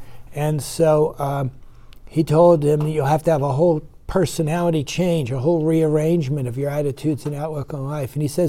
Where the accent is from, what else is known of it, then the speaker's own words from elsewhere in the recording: East Coast, United States; I used to go to the ocean a lot when I was a kid. And we grew up on the East Coast, and you'd get in the undertow sometime.